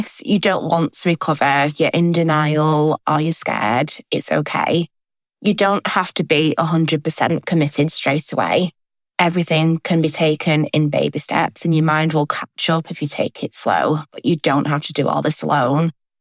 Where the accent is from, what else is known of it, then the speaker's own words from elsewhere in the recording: Manchester, North West England, United Kingdom; I'm 25 and I'm from Manchester in England in the UK.